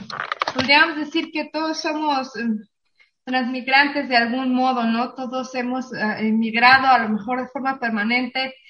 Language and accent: Spanish; Zapotlanejo, Jalisco, Mexico; yo que soy de Zapotlanejo